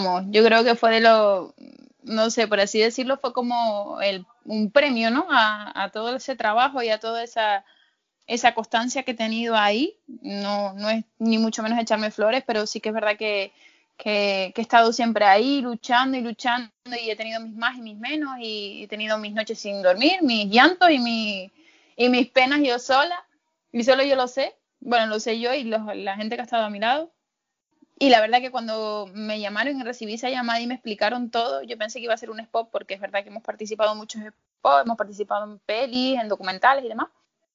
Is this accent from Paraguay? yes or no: no; Canary Islands, Spain; Dios, qué grande es mi tierra, ¿no? O sea, qué grande es ese trocito de isla